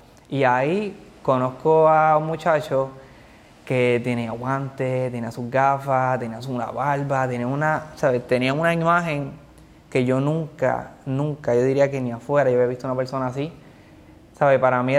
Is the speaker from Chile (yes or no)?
no; Arecibo, Puerto Rico; Nacido y criado en Arecibo, capitán.